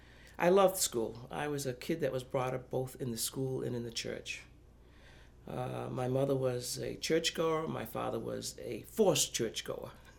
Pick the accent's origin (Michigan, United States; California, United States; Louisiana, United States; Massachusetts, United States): Massachusetts, United States; Boston; I was born in Boston, Massachusetts. I went to public school in Boston, and graduated from a public high school as the president of my class.